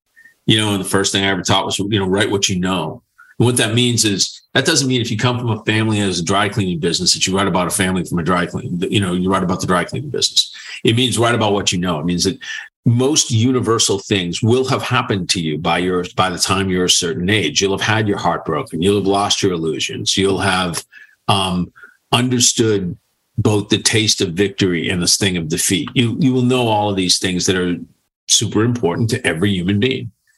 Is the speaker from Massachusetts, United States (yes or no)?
yes; Boston, Massachusetts, United States; So I grew up in Boston.